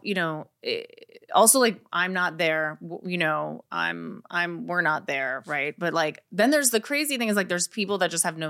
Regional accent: New York, United States; And, you know, I think growing up in New York definitely sparked that interest.

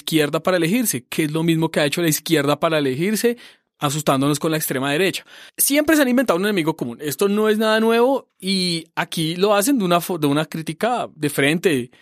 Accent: Colombia; lo que yo sentí como persona colombiana esta semana

